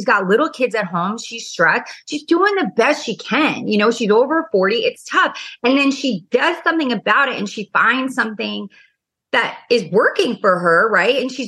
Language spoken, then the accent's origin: English; New York, United States; also born or lived in Orange County; He's like from the country world and I'm obviously from New York and, you know, Orange County.